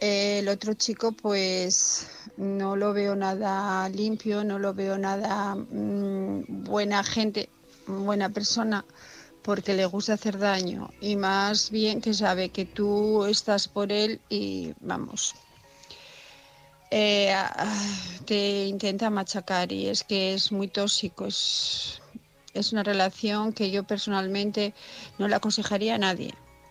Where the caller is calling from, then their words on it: Asturias, Spain; de Asturias, buenas noches a todos